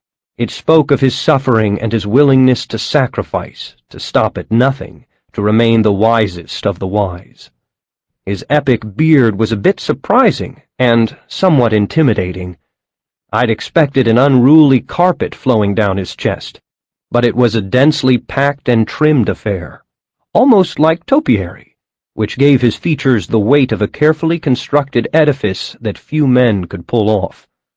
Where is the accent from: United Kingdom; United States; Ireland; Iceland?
Ireland; I don't say that just because I'm Irish.